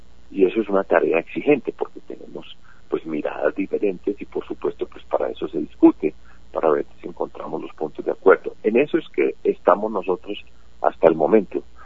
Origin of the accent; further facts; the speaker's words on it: Antioquia, Colombia; y para tantas partes de nuestro territorio, en particular mi tierra, Antioquia.